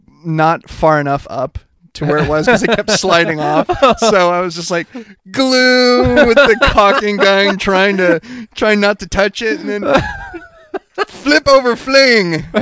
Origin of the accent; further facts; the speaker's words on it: San Antonio, Texas, United States; You know, when growing up in San Antonio, we lived in this sprawling ranch house.